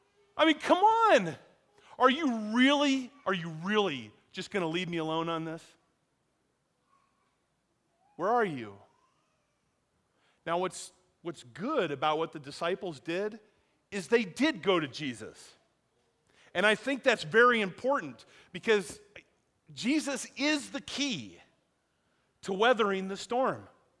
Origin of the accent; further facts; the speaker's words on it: Iowa, United States; I'm from Iowa. Come on. You know? I've seen the white caps on Lake Red Rock.